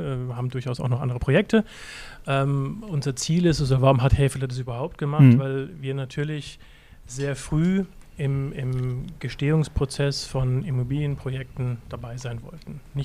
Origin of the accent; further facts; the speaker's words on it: Erlangen, Bavaria, Germany; also ich kenne es aus meiner Heimatstadt, Erlangen, wo man sich schon sehr intensiv damit beschäftigt.